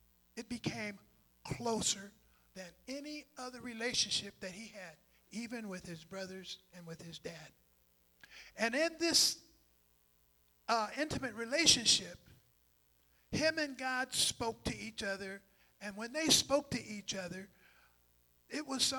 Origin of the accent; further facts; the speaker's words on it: Selah, Washington, United States; also born or lived in Yakima; I'm a Washingtonian. I was born and raised in Yakima. And I was raised in Selo, Washington, which is 5 miles north of Yakima, up until I was about 12.